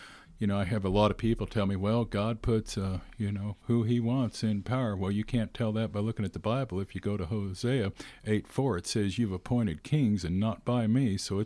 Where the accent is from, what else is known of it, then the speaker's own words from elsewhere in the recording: Cheyenne, Wyoming, United States; I was raised in Cheyenne.